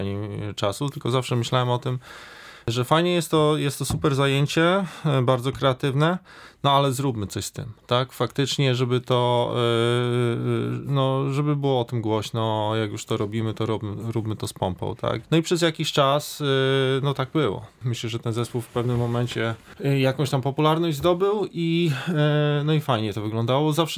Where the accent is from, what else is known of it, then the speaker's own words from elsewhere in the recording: Rzeszów, Subcarpathian Voivodeship, Poland; now in Łódź, Poland; bo ja z Łodzi ogólnie nie jestem. Ja pochodzę z Rzeszowa, przeniosłem się tutaj na studia, tutaj studiowałem i potem już tutaj zostałem.